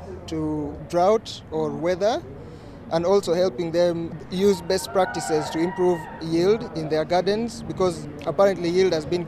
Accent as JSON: {"language": "English", "country": "Uganda", "said": "I come from Uganda. I am a community activist for climate change."}